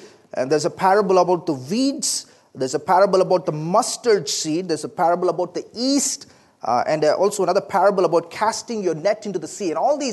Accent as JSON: {"language": "English", "region": "South India", "country": "India", "accent": "southern Indian", "said": "I'm not from around here. So my accent is a little different, right? Believe it or not, it is actually a southern accent. It is from the southern part of India."}